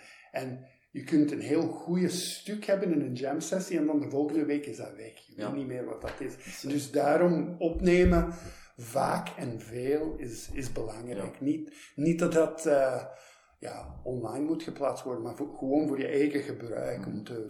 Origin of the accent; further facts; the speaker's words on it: York, Pennsylvania, United States; Dutch is a second language; Van Pennsylvania, van York, Pennsylvania. Dus dat is de oostkust tussen New York City en Washington D.C.